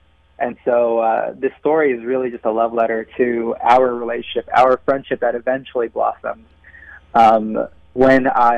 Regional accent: Concord, Massachusetts, United States; So I grew up in Concord, Massachusetts, and growing up there, I didn't really see many other Asian Americans.

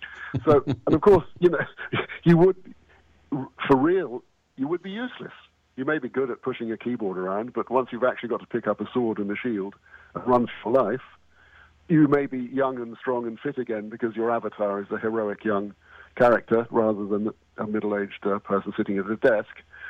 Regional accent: South West England, United Kingdom; also born or lived in London; now in California, United States; I'm originally from England, the west of England. I was born in London. I now live in California. And I love it here. I'm an American citizen. I just kept the accent.

